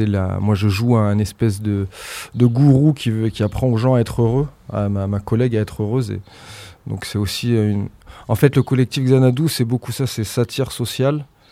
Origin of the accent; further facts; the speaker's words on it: South-West France, France; Moi, je suis du Sud-Ouest